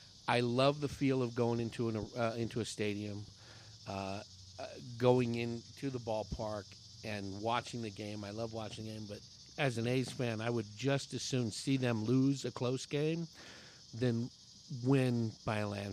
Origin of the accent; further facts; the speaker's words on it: California, United States; We grew up outside of Oakland in the San Francisco East Bay.